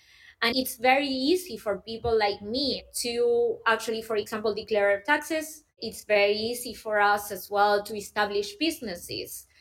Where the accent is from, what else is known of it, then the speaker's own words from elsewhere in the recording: Argentina; I come from Argentina, which is a country that right now it's at 105% of inflation.